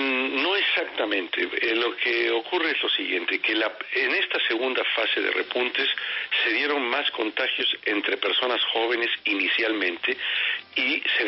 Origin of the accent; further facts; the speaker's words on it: Mexico; born there; Yo nací en México, sí.